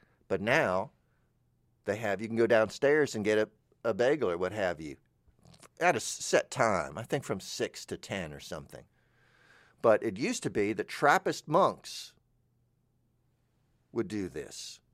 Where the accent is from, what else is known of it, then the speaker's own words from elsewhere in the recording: Florida, United States; So I can't remember because I come from North Florida where there is a Mariana and a Marietta, Georgia.